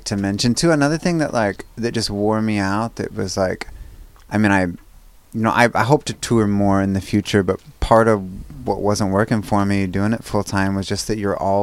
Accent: Alaska, United States; it was back home in Alaska, in my home state, touring.

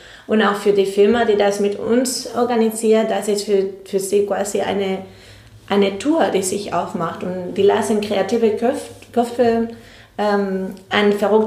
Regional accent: Spain; German is a second language; Ich bin eine Spanierin und sie haben wirklich die Gefühle nicht geäußert.

